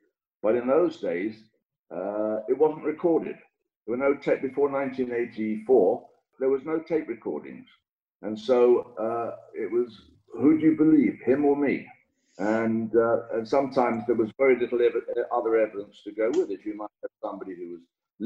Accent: London, United Kingdom; Because I come from North London and it sounded as if it should be near Brighton.

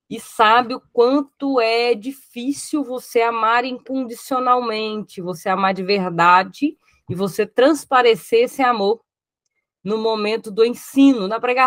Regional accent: Minas Gerais, Brazil; accent: mineiro; Pelo sotaque dá para ver que eu sou mineira.

